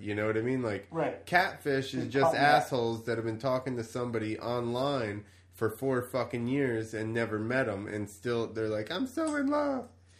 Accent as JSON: {"language": "English", "region": "New Jersey", "country": "United States", "said": "I had to deal with everybody talking about fucking Jersey Shore as soon as they found out I was from New Jersey."}